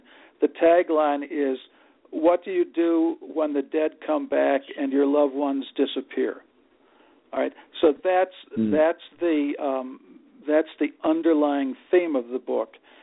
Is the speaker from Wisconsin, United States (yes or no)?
yes; Milwaukee, Wisconsin, United States; I grew up in Milwaukee, rooting for the Braves